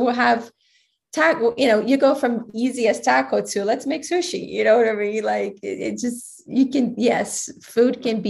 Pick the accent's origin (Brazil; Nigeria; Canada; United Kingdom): Brazil; also born or lived in United States; Because I came from Brazil, then United States, then went to all those places and truly lived like they did.